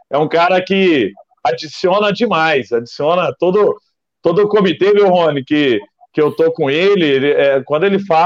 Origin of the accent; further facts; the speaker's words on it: Minas Gerais, Brazil; accent: somewhat carioca; also born or lived in Rio de Janeiro; Ah, acaba que meu sotaque, eu morei muito tempo no Rio. Ficou meio carioca, né? Mas eu sou de Minas.